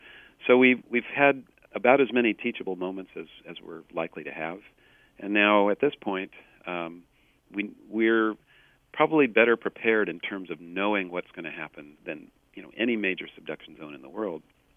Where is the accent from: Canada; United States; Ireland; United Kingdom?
United States; Palo Alto, California; I grew up in Palo Alto, actually, and my grandma lived in Daly City, right where the San Andreas Fault comes ashore